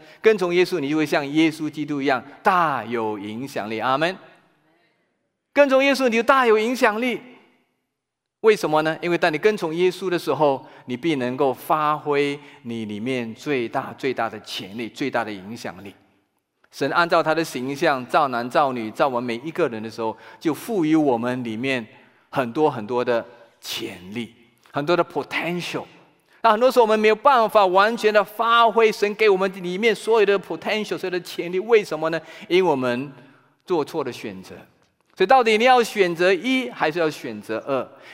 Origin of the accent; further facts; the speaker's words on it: China; 他自己的家族如今第六代戴季中先生已经也在向我们中国人传福音。